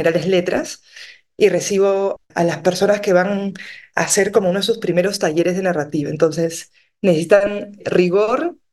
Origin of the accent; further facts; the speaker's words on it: Lima, Peru; De Lima soy.